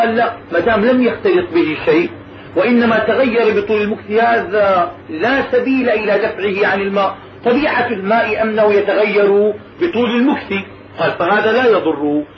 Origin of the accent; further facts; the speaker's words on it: Syria; مثل الحمة المنطقة الموجودة عندنا في سوريا